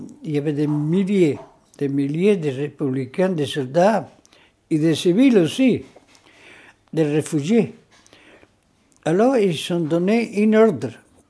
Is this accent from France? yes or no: no; Tetouan, Tanger-Tetouan-Al Hoceima, Morocco; French is a second language; Je me suis dit, si je retourne chez moi, à Tétouan, comme je suis, me suis échappé, c'est possible que je vais être fusillé.